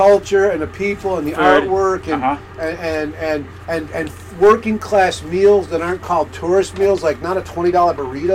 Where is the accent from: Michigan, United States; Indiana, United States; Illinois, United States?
Illinois, United States; Chicago; now in Astoria, United States; I'm from Chicago, but I live in Astoria now, and it's a real hell for me.